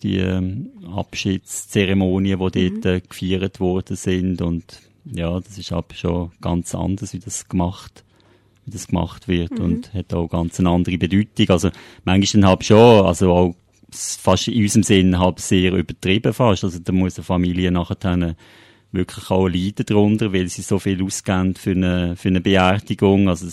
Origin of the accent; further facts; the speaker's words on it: Solothurn, Switzerland; accent: mix of Aargau, Basel and Solothurn dialects; also born or lived in Aargau / Basel; now in Zürich, Switzerland; mein Dialekt ist sicher so ein bisschen eine Mischung zwischen zwischen Aargau, da bin ich auch mal gesehen, dann Baseldeutsch und die längste Zeit vielleicht in Solothurn. Mein Vater ist Berner, von dem her hat es so eine Mischung gegeben. Jetzt bin ich aber seit 98 hier in Zürich